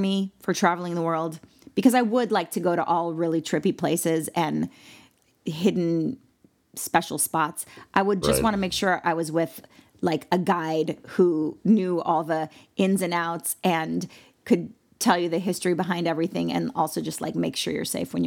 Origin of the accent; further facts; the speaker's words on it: Malibu, California, United States; Now, I'm from Malibu, California. My happy place is the beach.